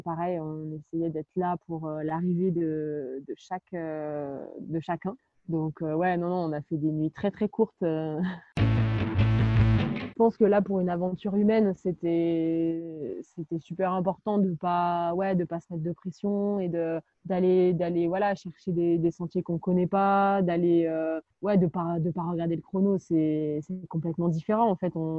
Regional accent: Saint-Denis-sur-Coise, Auvergne-Rhône-Alpes, France; je suis originaire du petit village de Saint-Denis-sur-Coise dans la Loire, entre Saint-Étienne et Lyon, dans les Monts du Lyonnais. J'ai 28 ans

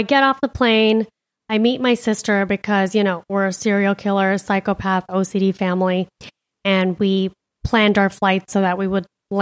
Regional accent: Miami, Florida, United States; You know, I'm a city girl. I'm from Miami. We can drive through dicey neighborhoods, you know, hear some gunshots, but mountains?

